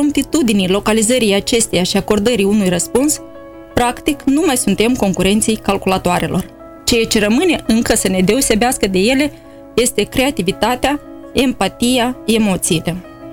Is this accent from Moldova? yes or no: yes; Moldova; După ce am informat-o că sunt din Moldova